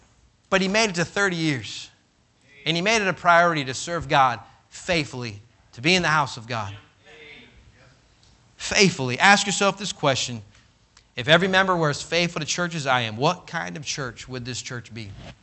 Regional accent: Sacramento, California, United States; I grew up in Sacramento area, California, and my dad pastored there for many, many years

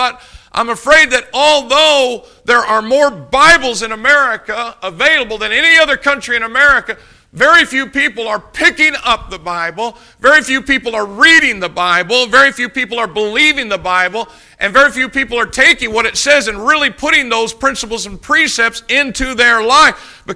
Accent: United States; When I grew up here in Greene County, one of the things we did a lot in Greene County

